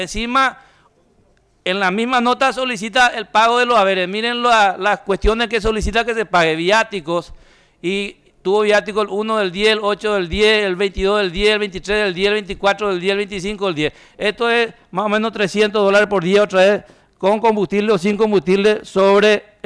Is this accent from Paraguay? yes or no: yes; Paraguay; ¿Dónde está mi derecho como ciudadano paraguayo?